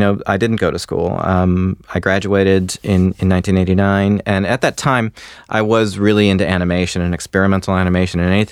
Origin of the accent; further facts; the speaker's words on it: Michigan, United States; And I'm from Michigan, so the thought of moving to California to make cartoons just seemed way, way, way out of reach for me